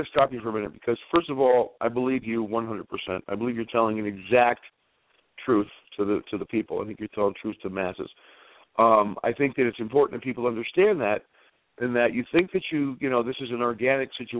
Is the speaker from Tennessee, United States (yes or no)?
no; New York, United States; I'm from New York over here.